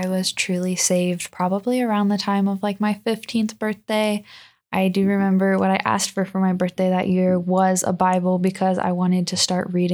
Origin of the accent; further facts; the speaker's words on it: Burlington, Kentucky, United States; I am from Burlington, Kentucky. I've lived there my whole life. I'm 19 years old now